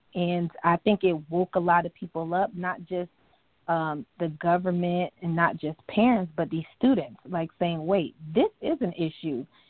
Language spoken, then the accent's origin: English; Fort Myers, Florida, United States; That's where I was born. That's where I was raised, like where I came into my own